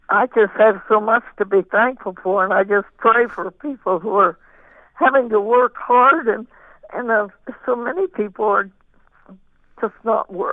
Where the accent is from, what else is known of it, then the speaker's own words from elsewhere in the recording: Kansas, United States; I grew up in Kansas at that time when the weather was so dry and the people out there just didn't have anything hardly. And my family did not experience it because we were in eastern Kansas.